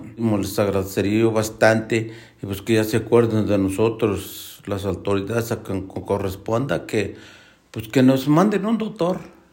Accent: Veracruz, Mexico; allá no nos quieren porque somos veracruzanos

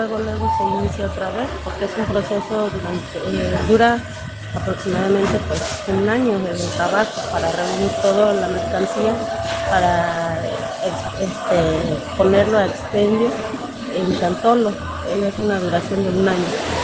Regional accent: Huejutla de Reyes, Hidalgo, Mexico; Nosotros venimos de Chililico, barrio La Laguna, municipio de Huejutla de Reyes, Hidalgo.

